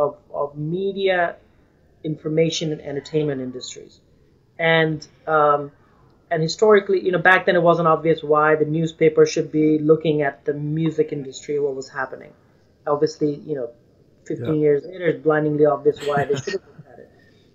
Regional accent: India; moved away as an adult; now in Indiana, United States; Initially started personal blogging, just me as an Indian, as a foreigner in Indiana, experience, you know, learning about America for the first time.

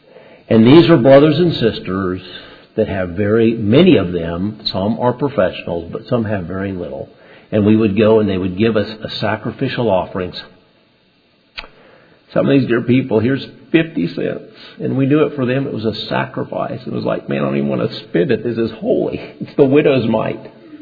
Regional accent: Honduras; English is a second language; I grew up in Honduras, okay? And my parents were still living there at the time.

